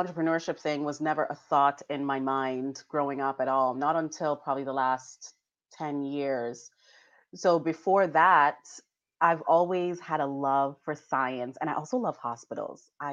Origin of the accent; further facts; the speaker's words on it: Jamaica; I grew up in Jamaica, right? So we have we're fortunate enough to have great weather all the time.